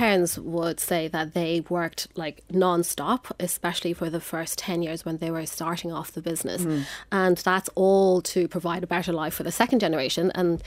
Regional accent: Ireland; I was growing up in Ireland, you know, there weren't that many Asian people around me, you know, so, and I went to the Gaeltacht when I was younger as well. So imagine like a Chinese girl going to a Gaeltacht and speaking Irish

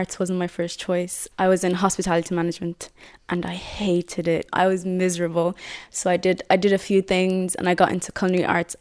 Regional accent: Nigeria; moved away; So I'm originally from Nigeria, and I moved here when I was younger

